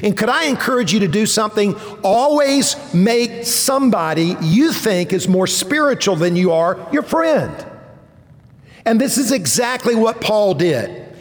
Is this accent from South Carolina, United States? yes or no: yes; Columbia, South Carolina, United States; I grew up in Columbia, not far from here